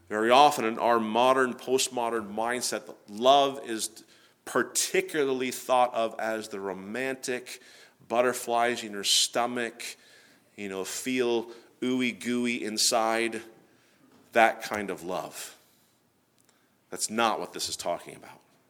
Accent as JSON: {"language": "English", "town": "Seattle", "region": "Washington", "country": "United States", "said": "I'm from Seattle, Washington."}